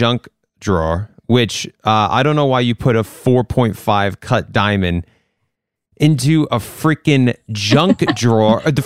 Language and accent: English; Rhode Island, United States; accent: Rhode Island; Well, also my Rhode Island accent doesn't really help me on that one.